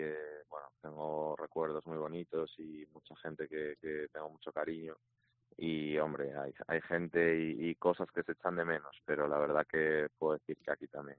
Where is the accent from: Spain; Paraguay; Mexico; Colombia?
Spain; A Coruña, Galicia; also born or lived in Valencia; now in Gijón, Spain; es una ciudad parecida a Coruña, que yo soy de Coruña